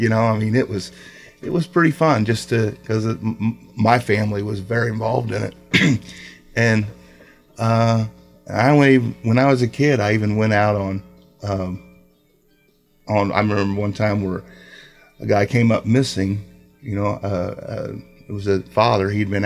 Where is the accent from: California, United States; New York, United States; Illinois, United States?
Illinois, United States; Hardin; I remember growing up in Hardin, Calhoun.